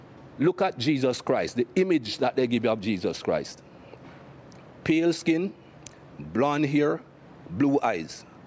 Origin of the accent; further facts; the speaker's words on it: Jamaica; as a young man growing up in Jamaica